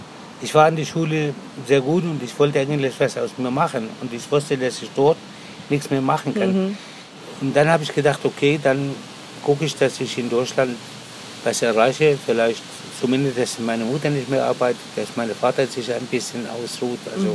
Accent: Palestine; now in Germany; Und ich bin selber Palästinenser

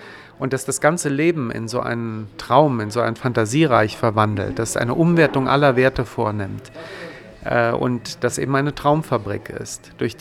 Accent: Germany; ich bin ja Deutscher

